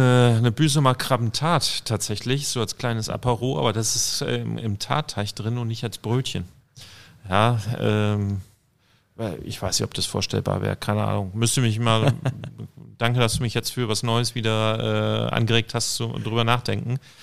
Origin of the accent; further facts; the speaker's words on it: Hamburg, Germany; als Hamburger